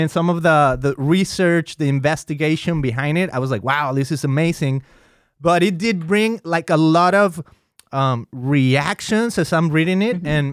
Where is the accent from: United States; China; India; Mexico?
Mexico; even though I grew up in Mexico, but I grew up, out of all the different ramifications, I grew up more like in the Protestant type of church growing up and whatnot.